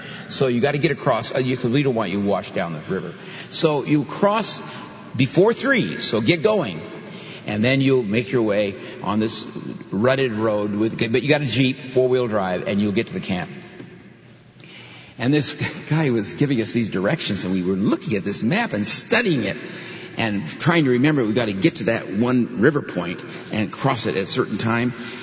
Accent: Berkeley, California, United States; also born or lived in Seattle; now in Manila, Philippines; So we're both, you know, urban people. I'm from Berkeley and Seattle, and now I'm here in Manila

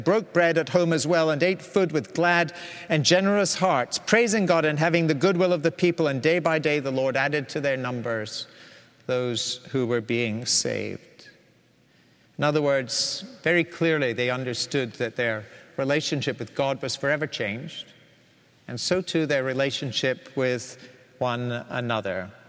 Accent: Scotland, United Kingdom; Or, as a Scotsman, I'm wearing a tie today. It's a Campbell tie.

